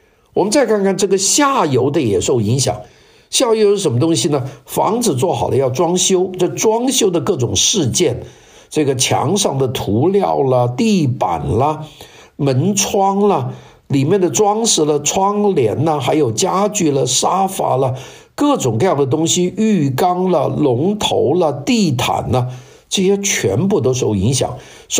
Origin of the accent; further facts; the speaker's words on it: China; 这个我们中国人叫宝马，这些呢也都在中国呢苦战。